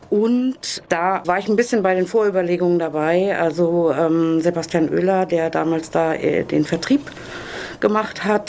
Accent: Germany; ich bin im Zonenrand aufgewachsen und habe viel Ostkinderfernsehen geguckt.

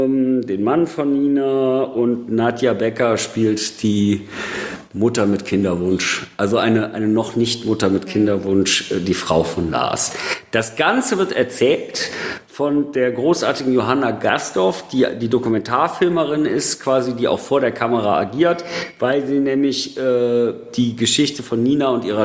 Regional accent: Stommeln, North Rhine-Westphalia, Germany; Ich bin groß geworden in Stommeln bei Köln

